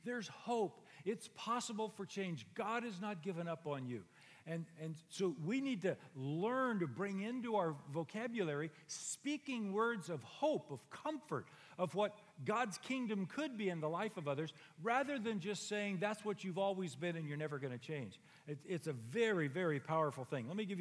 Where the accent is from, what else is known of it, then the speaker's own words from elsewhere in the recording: Dos Palos, California, United States; So I'm from Dos Palos, about 60 miles from here. And when I was growing up, I was one of the Okies and Arkies that lived in that area.